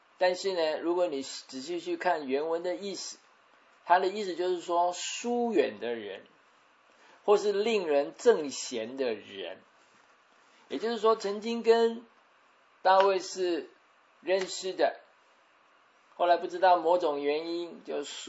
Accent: China; 好像我们中国人常讲啊，不把神放在眼里

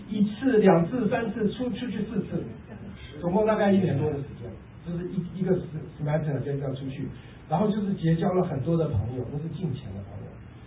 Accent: Taiwan; 我是从台湾来的

